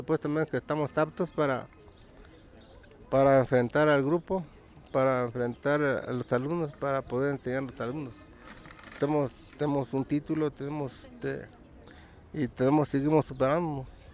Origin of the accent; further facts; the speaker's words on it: Mexico; nosotros como mexicanos estamos contribuyendo.